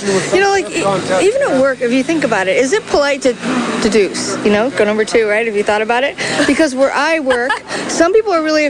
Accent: United States; I'm American, right?

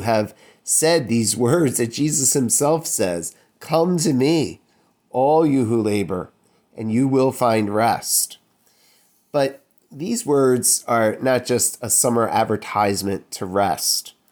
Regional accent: Philadelphia, Pennsylvania, United States; Growing up in Philadelphia, I always thought a yolk was that yellow part of an egg.

